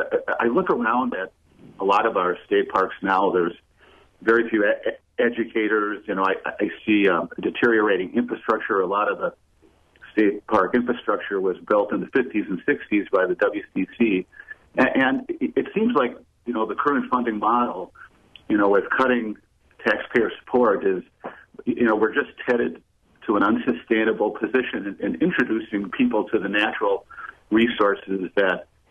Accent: Two Rivers, Wisconsin, United States; I grew up in Two Rivers, Wisconsin, And Point Beach was a state forest.

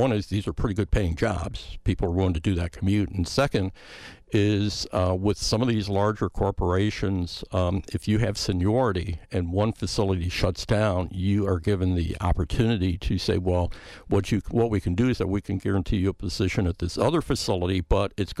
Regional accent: Illinois, United States; I grew up in the Chicagoland area, and my dad commuted 30 miles to work every day.

